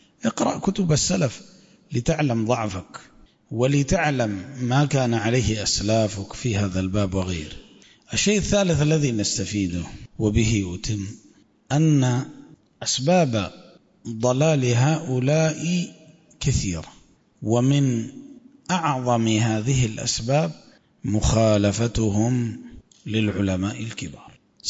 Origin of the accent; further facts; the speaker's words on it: Libya; في بلادنا ليبيا